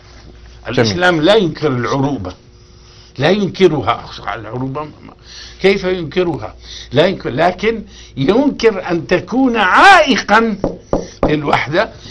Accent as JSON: {"language": "Arabic", "country": "Libya", "said": "ذابت أنا ليبي"}